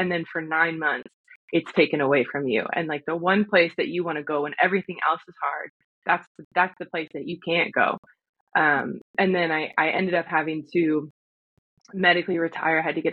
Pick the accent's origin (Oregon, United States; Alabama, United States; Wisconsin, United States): Oregon, United States; I'm originally from the Oregon coast. I grew up with two All-American athletes for parents and an older brother. So I played every sport that we could in our small little remote coastal town.